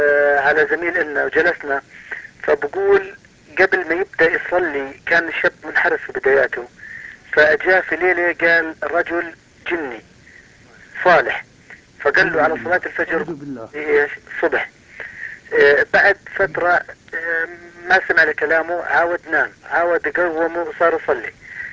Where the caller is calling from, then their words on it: Zarqa, Zarqa Governorate, Jordan; انا بتصل من الزرقاء بدي اسألك في سؤال يعني.